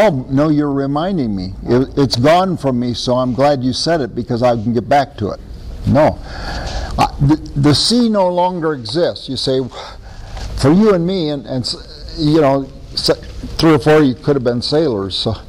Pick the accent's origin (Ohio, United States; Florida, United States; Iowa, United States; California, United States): Iowa, United States; I lived for a while in a town of 10,000 back in the 1970s in the state of Iowa, my home state.